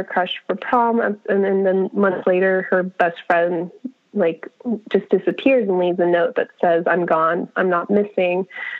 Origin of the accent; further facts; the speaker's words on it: Miami, Florida, United States; And I grew up in Miami.